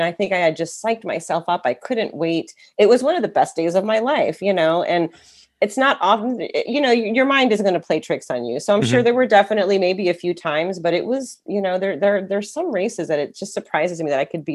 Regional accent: Pittsfield, Massachusetts, United States; So one year I was in Massachusetts and I had climbed the highest peak there, which happened to be Mount Greylock, which is close to Pittsfield, which is my hometown.

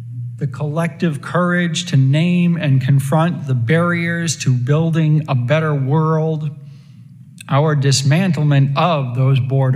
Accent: Maine, United States; I remember as a teenager growing up in Central Maine in the 90s, attending church alongside a longtime local LGBT activist

